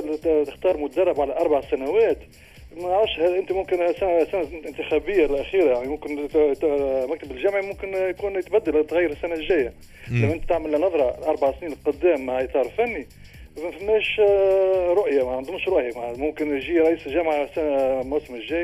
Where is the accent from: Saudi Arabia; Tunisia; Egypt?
Tunisia; راه انا نحكي بصفة كتونسي